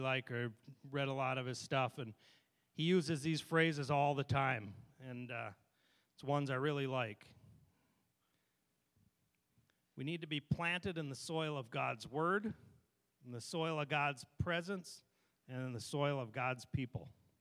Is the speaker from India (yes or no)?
yes; India; We grew up in India as kids. We'd spend 6 months a year out of the year there.